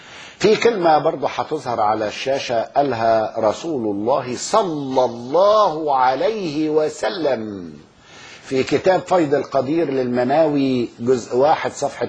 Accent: Egypt; أنا ما تعنيش عندي حاجة لأن مصري

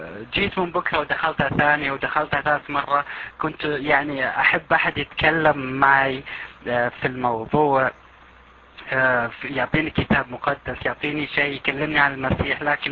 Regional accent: Saudi Arabia; أنا طبعا من السعودية، فتعرفون الجو المغلق في السعودية

